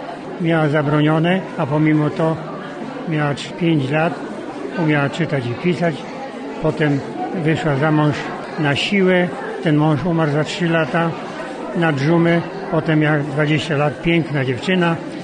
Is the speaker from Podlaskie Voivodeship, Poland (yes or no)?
no; Wieruszów, Łódź Voivodeship, Poland; na ziemi wieluńskiej, w powiecie wieruszowskim, bo ja jestem z Wieruszowa